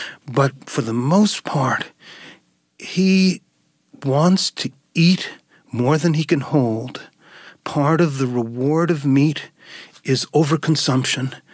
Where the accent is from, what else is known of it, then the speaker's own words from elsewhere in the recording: United States; this is a country where food means something different from what it's meant to us growing up in America.